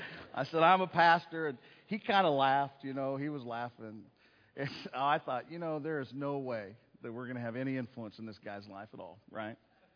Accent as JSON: {"language": "English", "region": "Oklahoma", "country": "United States", "said": "Hey, I am from Oklahoma. I may have told you guys that before."}